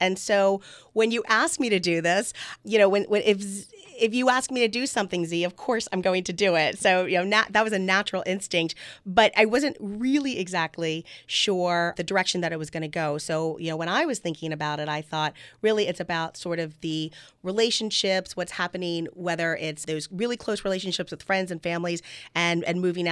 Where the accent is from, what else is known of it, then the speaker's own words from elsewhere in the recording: Maryland, United States; I grew up here in Howard County. I left for college, and then I left several years after that. And then I guess I've been back for almost 20 years now.